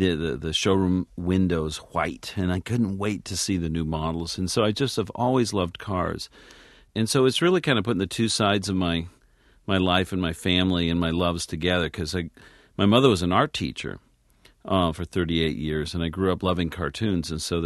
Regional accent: Los Angeles, California, United States; I grew up in Los Angeles, and I think anybody born and raised in L.A., it's part of their DNA to kind of like cars.

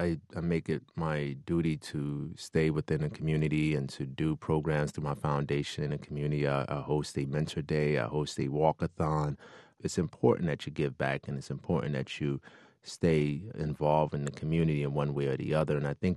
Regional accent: Newark, New Jersey, United States; Growing up in Newark, I was bombarded with people who carried guns, who sold drugs.

